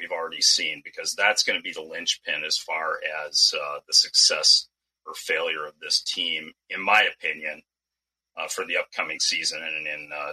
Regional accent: Michigan, United States; also born or lived in Minnesota; now in Arizona, United States; We moved here from Minnesota back in 2009. So I actually grew up in Michigan. I've been a Vikings fan my entire life.

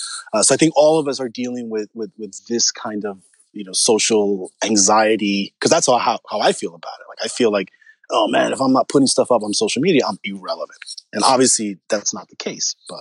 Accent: New York City, New York, United States; I'm from New York. I'm New Yorker. I'm from Spanish Harlem.

